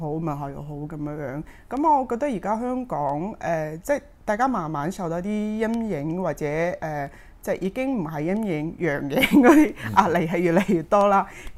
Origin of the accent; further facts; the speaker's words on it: Harbin, Heilongjiang, China; Chinese is a second language; now in Hong Kong; 是很喜歡廣東話的，作為一個距離我家鄉，即我是哈爾濱人，距離我家鄉很遠，整個文化背景完全不同的一種語言